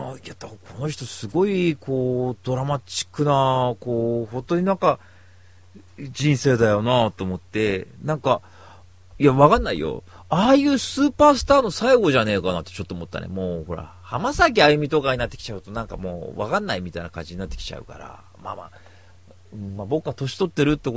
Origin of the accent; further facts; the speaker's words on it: Misawa, Aomori, Japan; 多分僕の出身の三沢ですよね。で僕もそこでね、 … っていうとややこしいけど、あのまあ、米軍の子供なわけですよね。